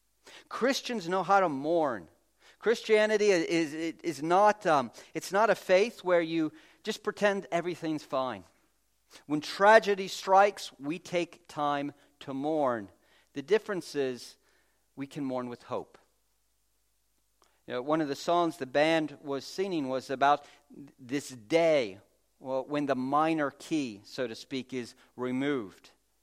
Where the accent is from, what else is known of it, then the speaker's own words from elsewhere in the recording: United States; And I'm from America, like my country's only like 5 minutes old.